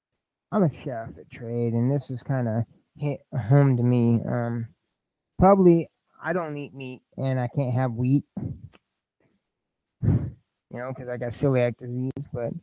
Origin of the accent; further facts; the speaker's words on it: Indianapolis, Indiana, United States; it's just nice to see stuff coming back to my hometown, you know, basically damn near close to it, Indianapolis.